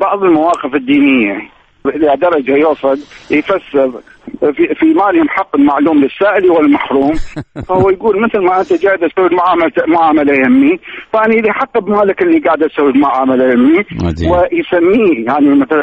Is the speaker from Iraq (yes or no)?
yes; Iraq